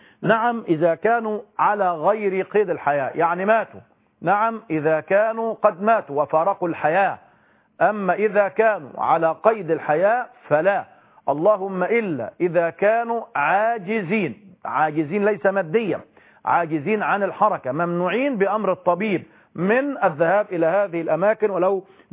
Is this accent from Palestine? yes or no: no; Egypt; مقدار الصاع عندنا في مصر بما يقدر بالكيلو